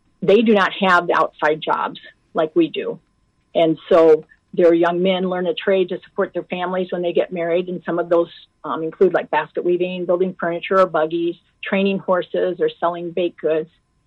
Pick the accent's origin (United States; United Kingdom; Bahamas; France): United States; Manson, Iowa; now in Ames, United States; Well, I grew up in Manson, which is about an hour and a half northwest of here, but I've lived in Ames since 1979.